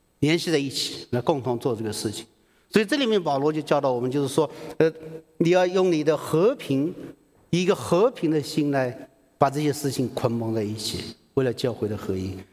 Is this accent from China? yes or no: yes; China; 我们中国人